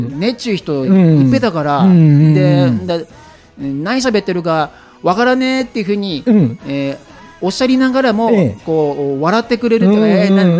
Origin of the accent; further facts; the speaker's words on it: Akita, Japan; accent: Akita dialect; now in Okinawa, Japan; 私あの沖縄で秋田弁タレントとして活躍って自分で言っちゃった